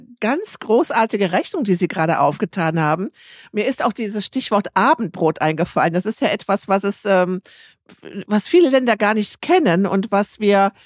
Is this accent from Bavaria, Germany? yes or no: no; Röndorf, North Rhine-Westphalia, Germany; Ich komme aus dem Adenauerort Röndorf.